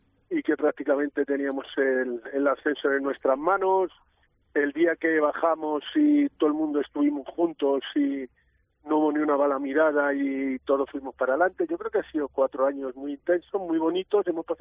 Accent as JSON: {"language": "Spanish", "town": "Madrid", "region": "Community of Madrid", "country": "Spain", "said": "probablemente me vuelvo otra vez a mi barrio, a mi Racing Villaverde, que yo soy de Villaverde Bajo."}